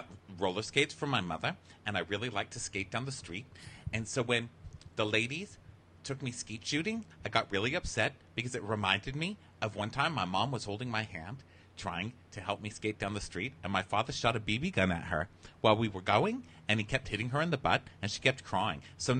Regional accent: El Paso, Texas, United States; I'm from El Paso, Texas, and I went to many, many a rodeo as a child.

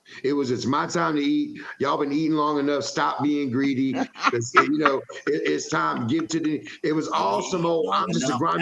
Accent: North Carolina, United States; I thought … was somewhere in Brooklyn. I'm from North Carolina.

